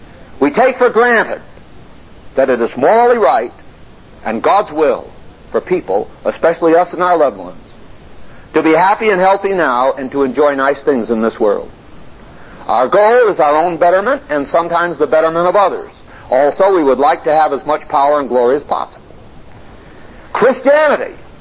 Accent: California, United States; I used to say, I'm from Southern California, there's so many preachers there because the weather's great

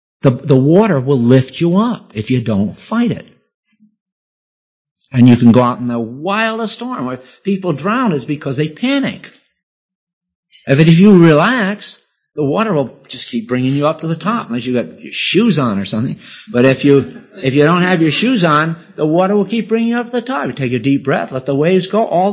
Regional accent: New York, United States; I was raised in Long Island Sound, almost on the beach.

